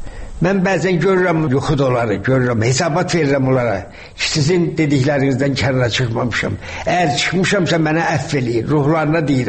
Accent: Shaki, Azerbaijan; Mən uşaqlıqda böyük həyətimiz vardı Şəkidə.

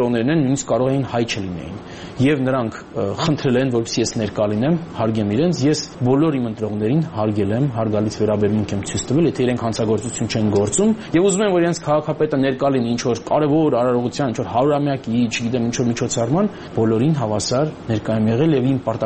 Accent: Yerevan, Armenia; moved away as an adult; also born or lived in United States; 31 տարի բնակվել եմ Միացյալ Նահանգներում, բայց միևնույն է, ես սկզբունքայնորեն Երևանցի եմ, Հայաստանցի եմ։

